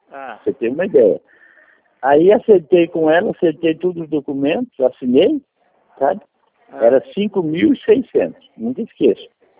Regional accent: Paraná, Brazil; now in Florianópolis, Brazil; O Paraná, eu era do Paraná, vim pra cá

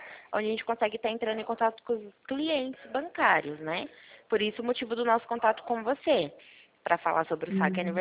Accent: Itu, São Paulo, Brazil; Eu sou do estado de São Paulo, no interior, cidade de Itu.

